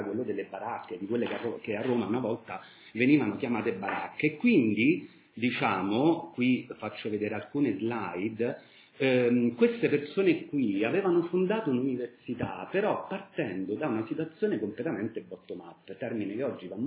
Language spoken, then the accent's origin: Italian; Albania; now in United Kingdom; nel Regno Unito, quando mi chiedono da dove vieni, io non dico vengo dall'Italia, vengo dall'Albania, perché è da lì che vengo